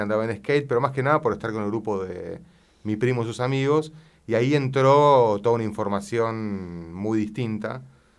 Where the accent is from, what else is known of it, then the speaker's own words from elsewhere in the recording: Martínez, Buenos Aires Province, Argentina; zona norte, Martínez.